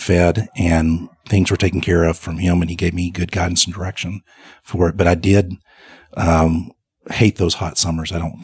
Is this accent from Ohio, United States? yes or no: no; Beckville, Texas, United States; Yeah, I grew up in Northeast Texas, in a town probably no one's ever heard of called Beckville, Texas. 904 people.